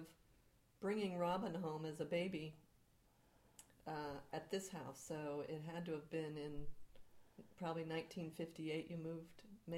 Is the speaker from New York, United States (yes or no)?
no; California, United States; born there; So I was born here in Marin County at Marin General.